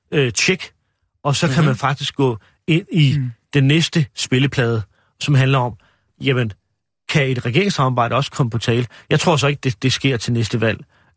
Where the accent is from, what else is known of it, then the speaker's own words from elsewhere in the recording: Capital Region of Denmark, Denmark; Nu kommer jeg selv fra Vestegnen.